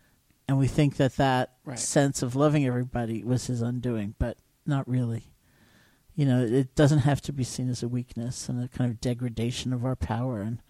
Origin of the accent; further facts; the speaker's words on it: New York, United States; I'm a New Yorker. I couldn't bear to do that.